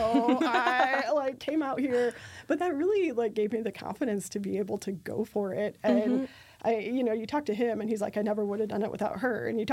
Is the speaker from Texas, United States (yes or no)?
no; Iowa, United States; now in San Diego, United States; I am from the Midwest. I went to school in St. Louis.